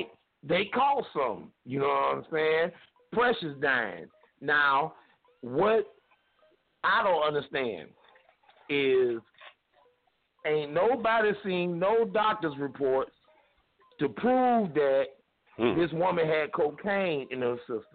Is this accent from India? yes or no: no; the South, United States; I'm from the South. I'm from the South. We say anything down here.